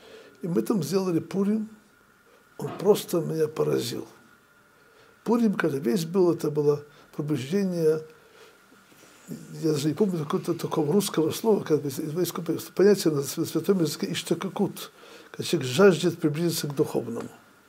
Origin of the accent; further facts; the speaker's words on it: Odesa, Odesa Oblast, Ukraine; also born or lived in Russia; now in Jerusalem, Israel; Я родом из Одессы, жил немножко в России 2,5 года, но в основном жил на Украине.